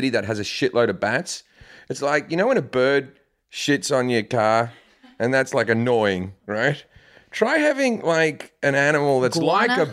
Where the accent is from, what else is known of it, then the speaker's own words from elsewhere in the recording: Australia; also born or lived in United Kingdom; now in United States; 8 years ago. And I was living, I'm Australian, but I lived in the UK for 10 years before that.